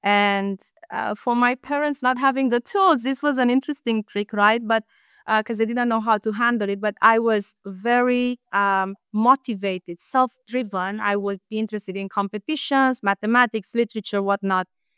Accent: Onești, Bacău County, Romania; English is a second language; So I spent my early years in Romania. Mm-hmm. Actually, my hometown is quite famous, if I can say so. So I come from Onești, which is also the hometown of Nadia Comăneci.

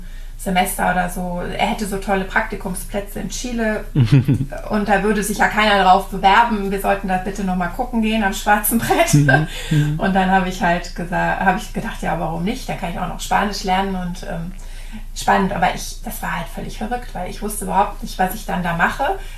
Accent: Neuss, North Rhine-Westphalia, Germany; also born or lived in Bonn / London / New York; ich bin in Bonn eigentlich nur geboren, weil meine Eltern da studiert haben, und bin dann mit meinen Eltern sehr schnell in Neuss gelandet, obwohl ich war dann mit denen auch noch als Kleinkind ein Jahr in London und ein Jahr in New York, also ich war wirklich immer schon viel unterwegs und bin dann aber im Rheinland groß geworden

